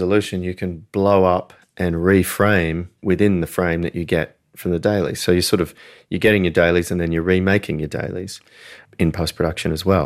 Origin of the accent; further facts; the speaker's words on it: Australia; accent: Australian; Yeah, it's my Australian accent playing with you, sorry.